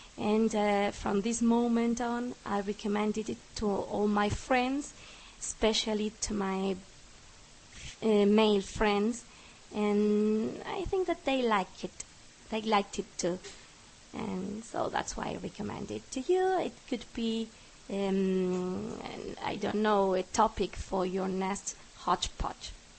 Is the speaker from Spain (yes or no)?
yes; Canary Islands, Spain; English is a second language; moved away as an adult; now in Argentina; I'm from the Canary Islands, but I've been living in Argentina for 10 years now.